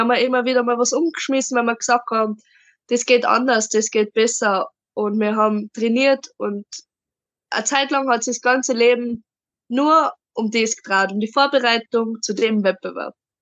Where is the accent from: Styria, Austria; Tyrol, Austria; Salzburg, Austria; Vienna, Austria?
Tyrol, Austria; Wildschönau; Ich komme aus der Wiltschina im Unterland, arbeite im Alpenresort Schwarz in Memming, mache die Ausbildung zur Köchin, bin jetzt schon im dritten Lehrjahr inzwischen. 18 Jahre alt.